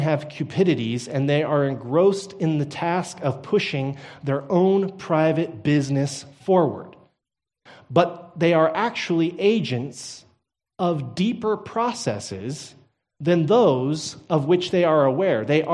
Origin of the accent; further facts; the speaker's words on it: Texas, United States; I am a Texan, and I sat down not too long ago to dinner with a Dutchman and an Italian.